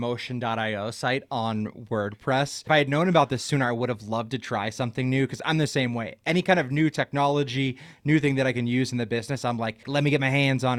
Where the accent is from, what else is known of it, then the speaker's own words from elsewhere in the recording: Pennsylvania, United States; So I grew up in Pennsylvania going to dirty basement metal shows.